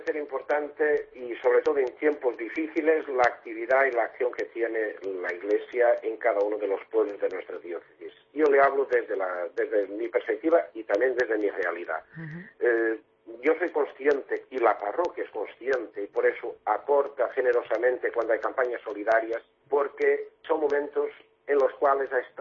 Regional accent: Portugal; Yo, que soy portugués

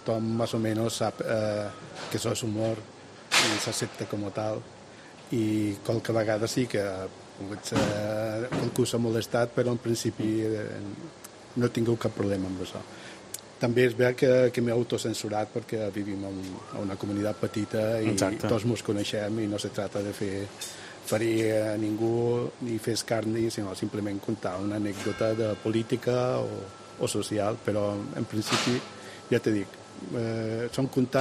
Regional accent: Ciutadella, Balearic Islands, Spain; born there; now in Sant Lluís, Spain; visc ara a Sant Lluís des de fa ja bastant de temps, però jo vaig néixer a Ciutadella, a Punta Nati, per ser més precís.

